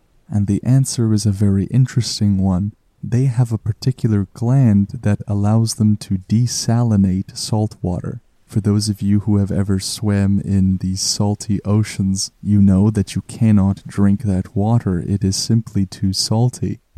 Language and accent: English; Canada; As a Canadian, I take some pride in that the wandering albatross likes PEI.